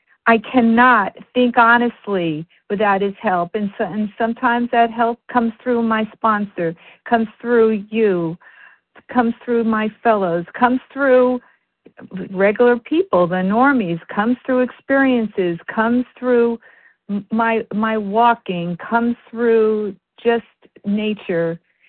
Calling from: New Hampshire, United States; I'm actually calling from New Hampshire. I'm listed in New York, though.

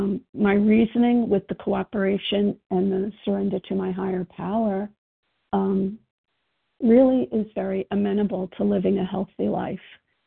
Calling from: Virginia, United States; recovering compulsive overeater, calling from Virginia.

